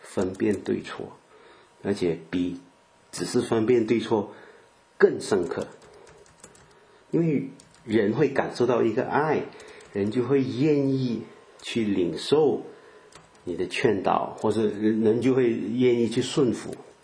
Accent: Malaysia; 如果你问我是马来西亚人，你问我榴莲啊，我是有吃了

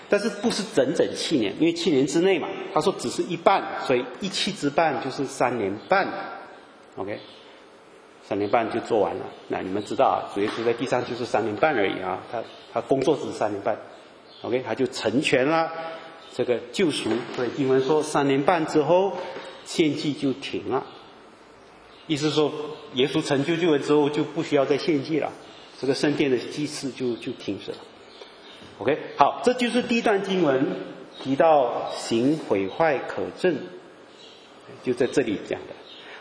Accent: China; 这个七七七单，我们中国人可能会觉得它有特别的意思啊

